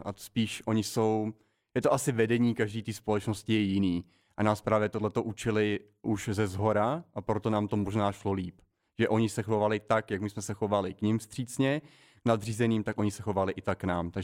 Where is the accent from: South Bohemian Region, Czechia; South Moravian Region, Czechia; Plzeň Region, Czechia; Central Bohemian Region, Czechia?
Central Bohemian Region, Czechia; Čechtice; Já pocházím z Čechtic.